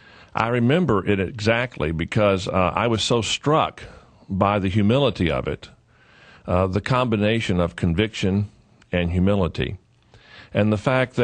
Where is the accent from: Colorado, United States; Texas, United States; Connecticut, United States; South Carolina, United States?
Texas, United States; now in Tennessee, United States; sixth-generation Texan, so while I'm living in Tennessee, I have a great interest in what happens in my home state.